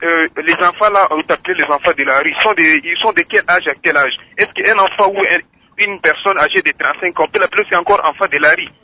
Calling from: Bukavu, South Kivu, DR Congo; Ici, chez nous, à Bukavu, les enfants de la rue sont appelés des Maïbobo.

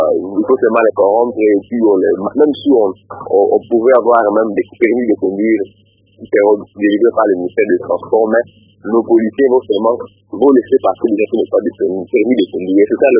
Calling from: Beni, North Kivu, DR Congo; Oui, ici chez nous à Beni aussi, la situation est presque similaire

